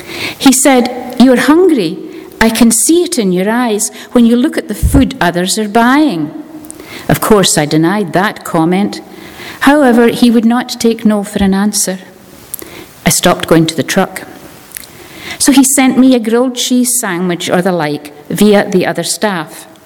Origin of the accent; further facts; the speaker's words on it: Scotland, United Kingdom; born there; I was born in Scotland in 1946. And spent happy, loving years as an only child of an upper-middle-class family, and I attended church like most children of that era.